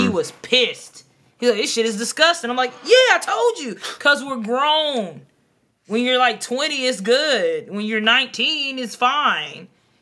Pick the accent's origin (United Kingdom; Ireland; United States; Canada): United States; Texas; But I'm from Texas, so I'm always a little biased.